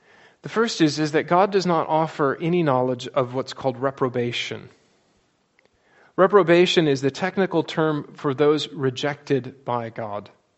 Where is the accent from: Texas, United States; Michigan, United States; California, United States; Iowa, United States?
Iowa, United States; In my home state of Iowa, when they have offices that nobody knows who the people are, the most common name wins.